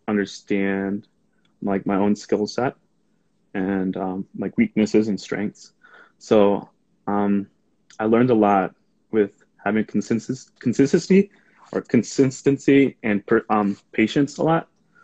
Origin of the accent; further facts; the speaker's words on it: Grand Rapids, Michigan, United States; I'm 21 years old, and I was born and raised here in Grand Rapids.